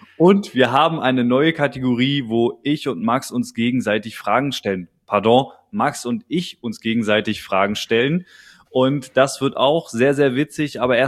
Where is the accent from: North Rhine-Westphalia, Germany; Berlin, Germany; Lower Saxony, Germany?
Berlin, Germany; Ist jetzt als Berliner nichts Neues, das passiert mal.